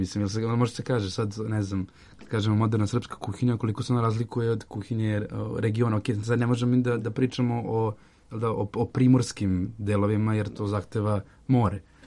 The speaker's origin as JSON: {"language": "Serbian", "town": "Novi Sad", "region": "Vojvodina", "country": "Serbia", "tie": "born or raised there", "moved": "yes", "lives_now": "Belgrade, Serbia", "said": "ja sam iz Novog Sada, ja sam odrastao i došao sam u Beograd koji je 100 km ovde"}